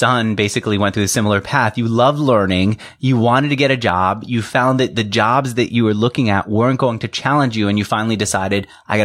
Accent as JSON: {"language": "English", "region": "New York", "country": "United States", "tie": "born or raised there", "said": "I grew up in New York."}